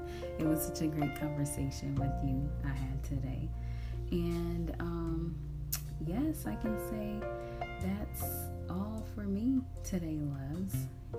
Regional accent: Mombasa, Mombasa County, Kenya; I was born and raised in Mombasa, Kenya. Yes, I do speak the language fluently, Swahili

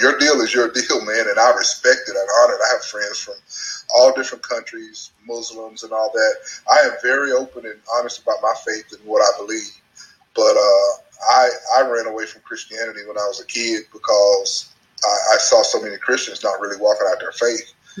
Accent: Lufkin, Texas, United States; also born or lived in Tyler; I grew up in East Texas, a little town called Lufkin. Then I raised in Tyler. Then I went back to Lufkin and finished my graduated from high school.

